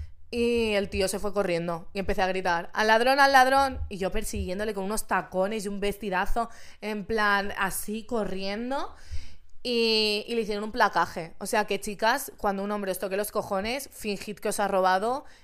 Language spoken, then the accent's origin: Spanish; Catalonia, Spain; Yo soy catalana.